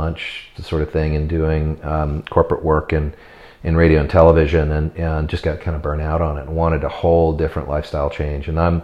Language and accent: English; California, United States; I had this incredibly lucky and awesome childhood of being able to grow up in Napa Valley, which is relatively unusual thing.